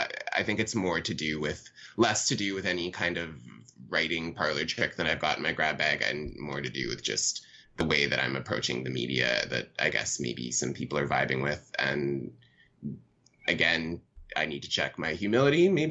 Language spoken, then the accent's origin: English; Vancouver, British Columbia, Canada; so I'm from Vancouver